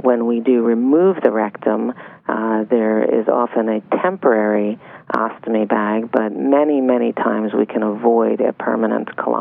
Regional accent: Philadelphia, Pennsylvania, United States; I'm originally from Philadelphia. I wound up down here at the Cleveland Clinic, Florida

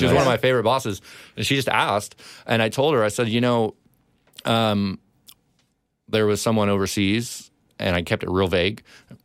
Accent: England, United Kingdom; I've flown. Like, I grew up in England. I flew all the time.

